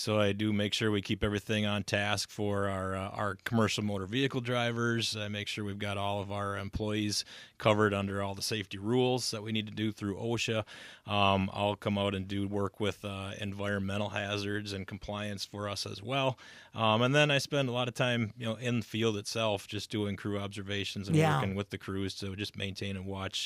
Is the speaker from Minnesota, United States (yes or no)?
yes; Gibbon, Minnesota, United States; born there; now in Jordan, United States; I was born in Gibbon, Minnesota.